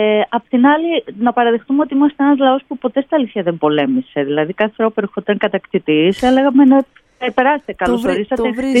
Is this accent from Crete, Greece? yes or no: no; Corfu, Ionian Islands, Greece; Ως παιδί στην Κέρκυρα κάνεις αναγκαστικά, όχι αναγκαστικά, θεωρείται δεδομένο ότι θα κάνεις μουσική